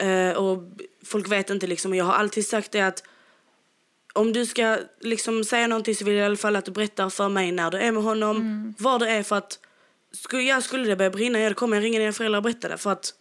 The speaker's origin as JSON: {"language": "Swedish", "country": "Sweden", "said": "vi är ju helt från Sverige"}